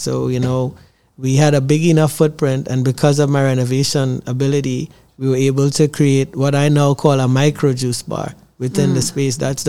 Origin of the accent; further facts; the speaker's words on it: Trinidad & Tobago; I'm from Trinidad and Tobago and we were raised with elders, and we have a disposition where we don't quit.